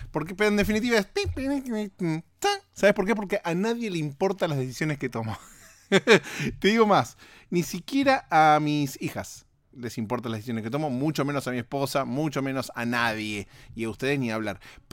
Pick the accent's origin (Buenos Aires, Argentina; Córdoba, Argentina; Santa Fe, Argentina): Buenos Aires, Argentina; moved away; en Buenos Aires, en mi país donde soy oriundo, en Argentina